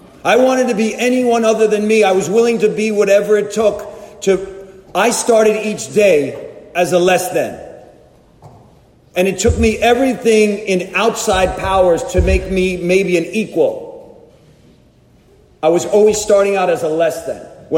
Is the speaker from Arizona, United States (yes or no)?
no; Long Island, New York, United States; I'm from Long Island, New York.